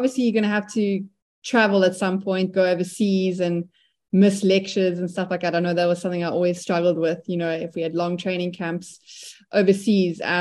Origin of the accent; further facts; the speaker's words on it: South Africa; I think as a South African, you know, track and field athletes, I think you have a lot of, you know, women to look up